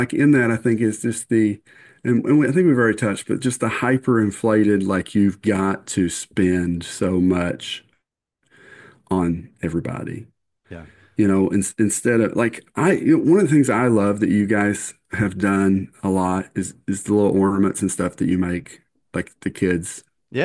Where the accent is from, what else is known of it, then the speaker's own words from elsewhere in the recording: Kentucky, United States; I'm from Eastern Kentucky, y'all. I can make fun of Eastern Kentucky. Grew up in a trailer, just for the record.